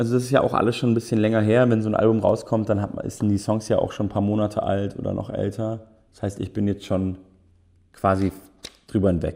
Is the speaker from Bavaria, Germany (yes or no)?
yes; Munich, Bavaria, Germany; ich komme ja auch aus München, in meiner Heimatstadt war meine erste Band auch so ein bisschen erfolgreich